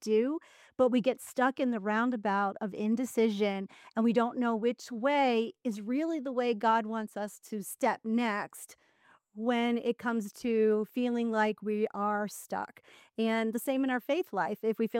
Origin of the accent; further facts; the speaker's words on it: Pennsylvania, United States; I'm originally from Pennsylvania near Philadelphia. And our camp was in Maryland.